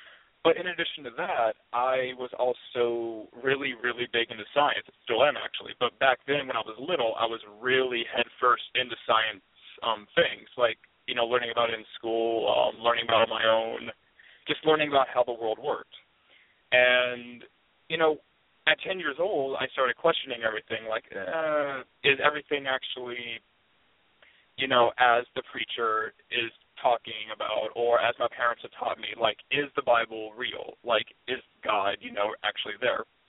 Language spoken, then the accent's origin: English; Georgia, United States; Well, I'm from the South. I currently live in Georgia, and I was also raised in Georgia. And, like, virtually 90% of everyone in the South, I was raised Southern Baptist.